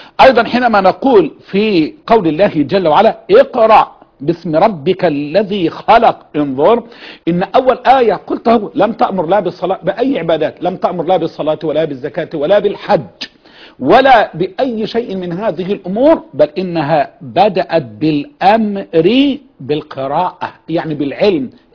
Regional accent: Egypt

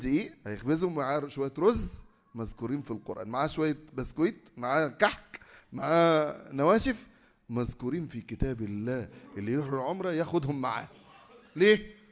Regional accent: Egypt

